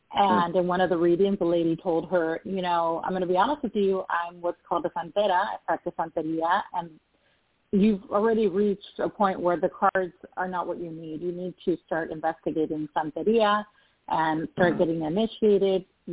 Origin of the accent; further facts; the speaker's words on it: California, United States; A little background about myself. I'm from Southern California.